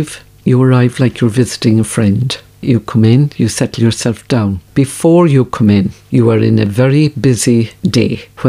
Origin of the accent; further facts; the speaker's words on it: Ardfert, Munster, Ireland; from Bene Ardfert, one of 11. My mum and dad had a small farm